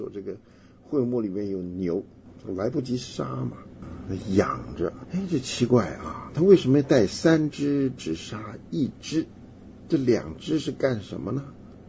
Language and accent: Chinese; China; 我们中国人有句话叫做“睹物思人”